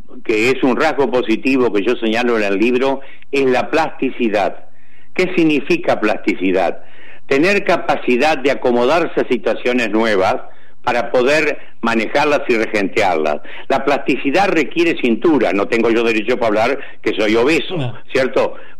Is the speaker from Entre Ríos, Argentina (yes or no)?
yes; Entre Ríos, Argentina; Yo me acuerdo una anécdota cuando en mi pueblo Entre Ríos estaban instalando los semáforos